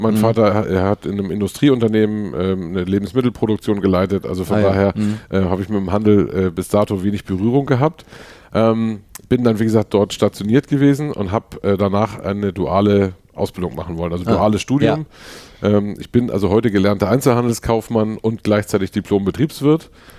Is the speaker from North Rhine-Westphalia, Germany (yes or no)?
no; Stockelsdorf, Schleswig-Holstein, Germany; also born or lived in Lübeck; now in Hamburg, Germany; Genau, bin in Lübeck geboren, bin in Lübeck zur Schule gegangen, aufgewachsen oder in der Nähe von Lübeck in Stockelsdorf, kleiner Ort nebendran. Hab dann dort in Bad Schwartau Abitur gemacht.